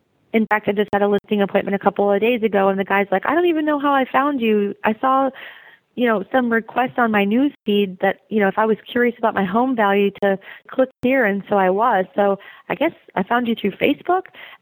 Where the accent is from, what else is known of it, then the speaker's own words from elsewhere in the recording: Memphis, Tennessee, United States; And so they knew that I was … from Memphis. And so each time they needed to send a referral to anywhere, they knew that I was a Memphis girl.